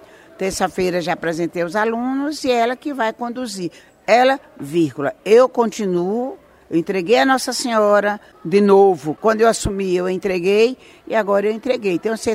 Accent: Sergipe, Brazil; also born or lived in Campo Formoso; Eu sou sergipana, mas posso dizer que sou mais filha de Campo Formoso. Mas sou sergipana com muito orgulho, viu, Campo Formosense? Primeiro sergipana, depois Campo Formosense. Só tenho 50 anos seguidos de Campo Formoso

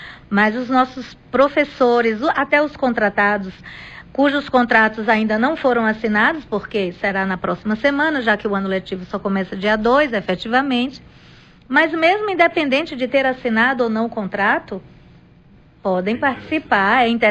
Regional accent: Northeast Region, Brazil; como nordestina que sou e nordestino que somos

